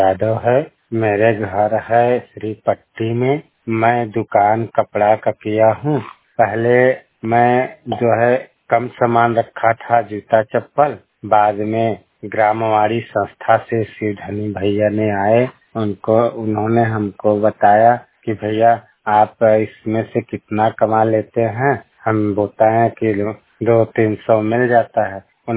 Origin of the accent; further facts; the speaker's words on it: Uttar Pradesh, India; मेरा जिला मिर्जापुर है।